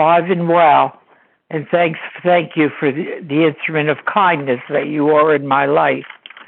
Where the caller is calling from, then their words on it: New Jersey, United States; I'm calling from New Jersey.